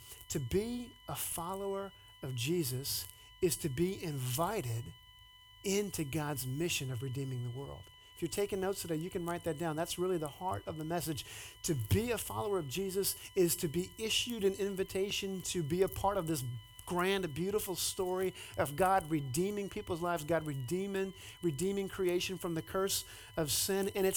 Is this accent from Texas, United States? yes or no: no; Louisiana, United States; And I grew up in Louisiana where like in the summertime, it's like 95 degrees and 95% humidity.